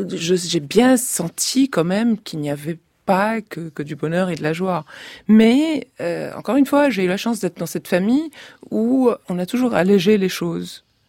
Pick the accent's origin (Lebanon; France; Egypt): Lebanon; Oui, alors l'accent peut-être pas, mais les intonations certainement.